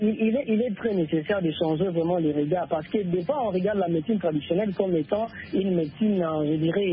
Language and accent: French; DR Congo; Chez nous, en RDC